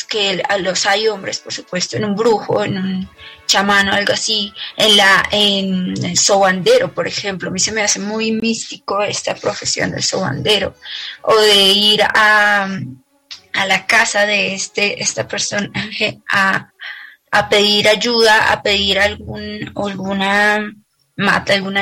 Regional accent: Colombia; como colombiana y como residente de los Llanos Orientales

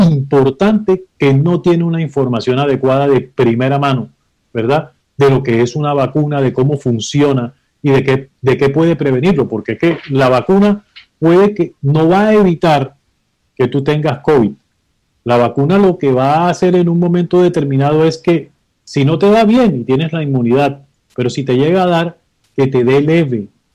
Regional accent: Colombia; A mí como colombiano me interesa, además de médico

